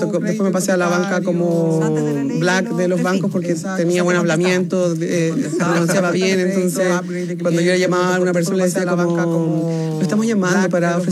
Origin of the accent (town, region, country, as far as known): Cauquenes, Maule, Chile; born or raised there; also born or lived in San Carlos